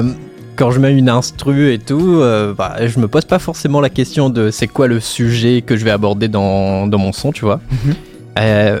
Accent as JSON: {"language": "French", "region": "Réunion", "country": "France", "moved": "as an adult", "said": "Ouais, c'est ouais. Ça, je viens de La Réunion de fou."}